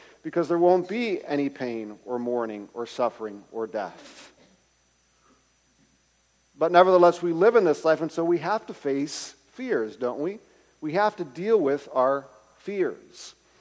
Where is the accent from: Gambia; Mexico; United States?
Mexico; When my sister and I grew up in Mexico